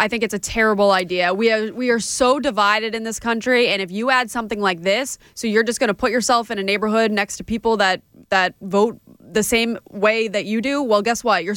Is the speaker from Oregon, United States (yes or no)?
no; Lowell, Massachusetts, United States; Like growing up in Lowell, I have no idea.